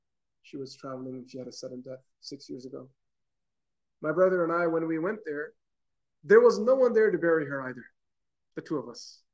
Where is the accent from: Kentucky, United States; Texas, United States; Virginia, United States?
Kentucky, United States; Elizabethtown; born there; Growing up, we were never part of a big Muslim community. I was born in Elizabethtown, Kentucky, right?